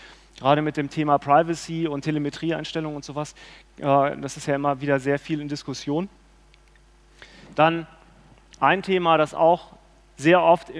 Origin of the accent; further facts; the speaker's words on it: Hannover, Lower Saxony, Germany; Ich komme aus Hannover